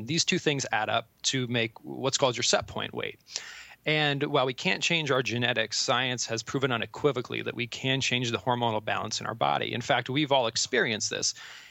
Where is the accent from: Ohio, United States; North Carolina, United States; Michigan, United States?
Ohio, United States; Columbus; pretend we were in my hometown, not where I live now, but my hometown of Columbus, Ohio. So in the Midwest.